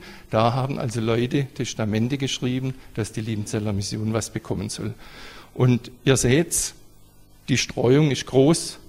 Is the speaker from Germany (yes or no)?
yes; Pforzheim, Baden-Württemberg, Germany; ich bin aus Pforzheim, bin wieder in Pforzheim